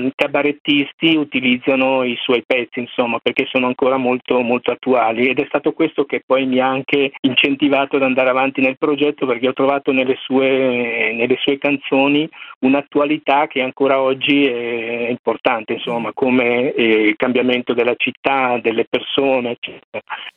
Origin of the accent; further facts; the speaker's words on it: Ferrara, Emilia-Romagna, Italy; now in Milan, Italy; io non sono un milanese, perché io vengo da Ferrara e quindi sono venuto a Milano negli anni 80